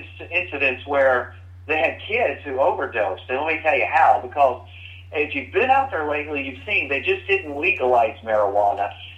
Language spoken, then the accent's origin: English; South Carolina, United States; now in Texas, United States; yes, I'm a Texan. I live in Texas. I grew up in South Carolina. Spent 20 years in the Navy.